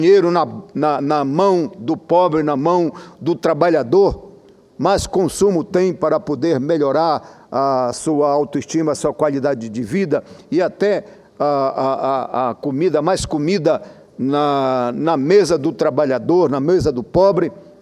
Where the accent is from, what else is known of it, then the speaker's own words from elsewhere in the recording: Pará, Brazil; lá no meu estado do Pará